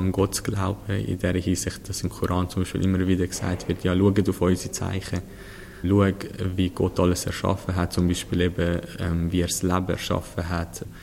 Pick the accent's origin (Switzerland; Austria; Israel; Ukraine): Switzerland; Also wir sind alle Schweizer.